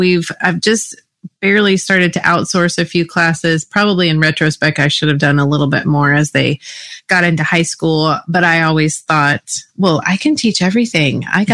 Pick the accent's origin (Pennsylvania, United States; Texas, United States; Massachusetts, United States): Texas, United States; Well, I grew up in Texas eating just whatever my mom fixed for me.